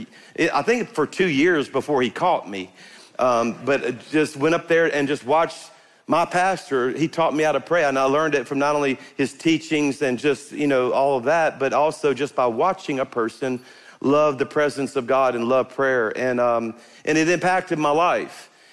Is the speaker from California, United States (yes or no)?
no; Louisiana, United States; Anyway, I'm a Cajun.